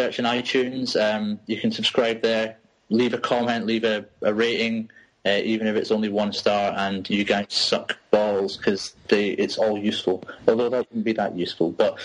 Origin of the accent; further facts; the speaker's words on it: Scotland, United Kingdom; Do you know, somebody actually said that because we're Scottish, we sound somehow more authoritative, which really couldn't be further from the truth.